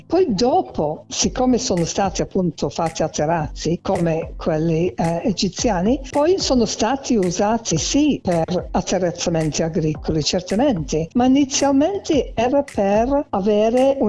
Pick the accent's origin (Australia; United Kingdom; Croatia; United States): United Kingdom; England; Italian is a second language; spesso pensano che io, essendo inglese, faccio l'errore